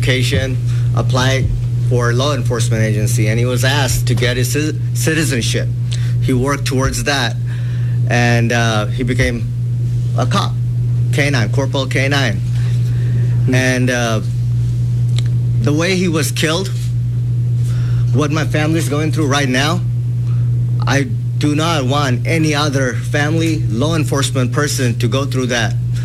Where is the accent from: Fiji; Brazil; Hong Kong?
Fiji; English is a second language; now in United States; we are originally from Fiji Islands.